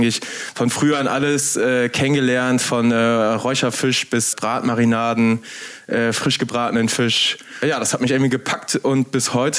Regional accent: Lower Saxony, Germany; Wir sind auf einem Dorf bei Bremerhaven aufgewachsen.

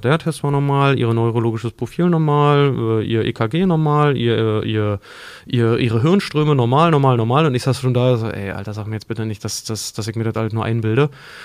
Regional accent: Germany; Ich bin halt aufgewachsen so im Nachwende-Deutschland

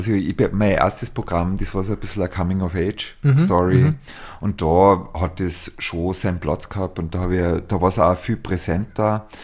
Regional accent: Tyrol, Austria; ich bin in der Nähe von Kitzbühel aufgewachsen

